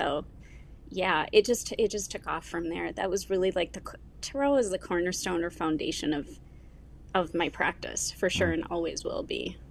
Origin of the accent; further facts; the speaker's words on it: Midwest, United States; And I had an incredibly tight relationship with my church family and community growing up in the Midwest as a Lutheran and in a pretty conservative community.